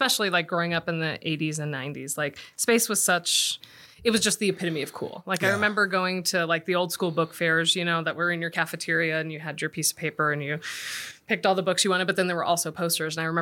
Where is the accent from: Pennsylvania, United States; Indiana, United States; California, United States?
California, United States; Los Angeles; And so he was all the rage growing up in Los Angeles.